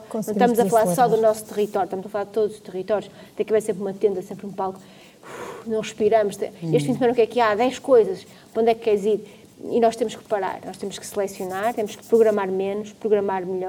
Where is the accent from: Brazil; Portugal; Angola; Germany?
Portugal; Norte; also born or lived in Porto; Eu nasci, eu sou transmontana, sou duriense, foi lá que eu nasci. Morei uma parte muito considerável da minha vida no Porto, mas já morei em muitos outros sítios, já trabalhei em muitos outros lugares. E comecei a fazer coisas em Braga em 2009.